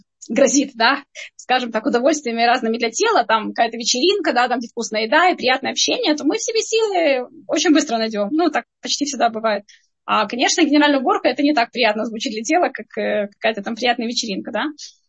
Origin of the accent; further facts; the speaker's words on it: Odesa, Odesa Oblast, Ukraine; я одесситка, выросла на море и привыкла летом каждое утро ходить на море